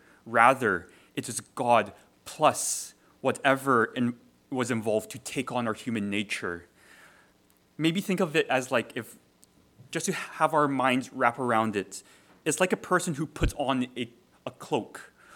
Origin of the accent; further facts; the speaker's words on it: Toronto, Ontario, Canada; There is a missionary I know from my home church or from the church I grew up in Toronto